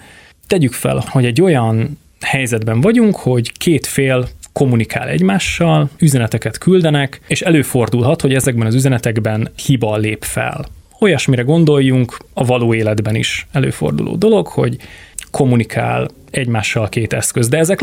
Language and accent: Hungarian; Debrecen, Hajdú-Bihar, Hungary; Tehát én Debrecenből származom, azon belül is egy Pallag nevű település részről. Debrecenen lényegében kívül van, akár ilyen 5 kilométerre azt hiszem